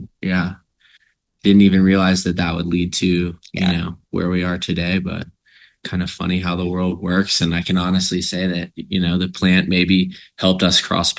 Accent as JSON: {"language": "English", "region": "South Carolina", "country": "United States", "tie": "born or raised there", "said": "And growing up in South Carolina, it's still highly illegal."}